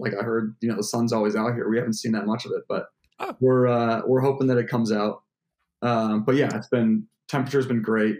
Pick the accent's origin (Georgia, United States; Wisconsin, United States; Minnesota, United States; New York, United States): New York, United States; Syracuse; So I was born and raised in Syracuse. I went to university in Syracuse.